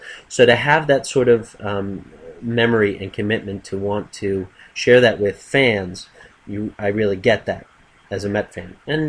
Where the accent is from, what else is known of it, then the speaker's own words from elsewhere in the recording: New Jersey, United States; When I moved down to Central Jersey from North Jersey, in my kid mind, I had decided, well, now I need to be a Phillies fan because I'm in the area.